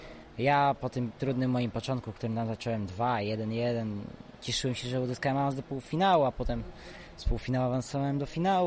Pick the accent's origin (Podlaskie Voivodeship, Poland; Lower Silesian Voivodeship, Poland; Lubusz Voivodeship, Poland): Lubusz Voivodeship, Poland; Wawrów; Z Wawrowa. Jestem z Wawrowa. Jestem ze szkółki w Wawrowie.